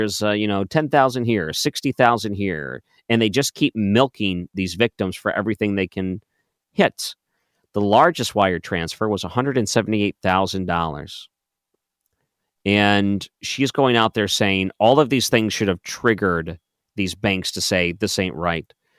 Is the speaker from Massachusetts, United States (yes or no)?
no; Detroit, Michigan, United States; I grew up in Detroit.